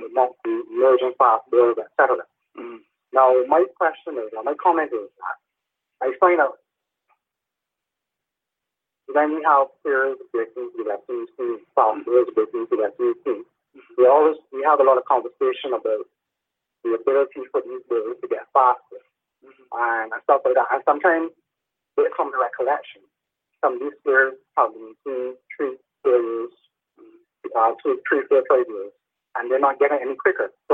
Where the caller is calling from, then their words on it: Christchurch, Canterbury, New Zealand; Christchurch.